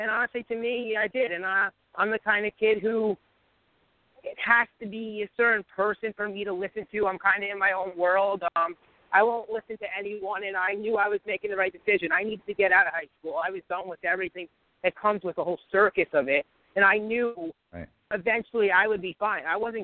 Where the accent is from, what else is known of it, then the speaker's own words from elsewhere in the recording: North Caldwell, New Jersey, United States; also born or lived in Hoboken; I grew up my first year in Hoboken, which is where I live now. But I lived most of my life over in North Caldwell, Essex County, New Jersey.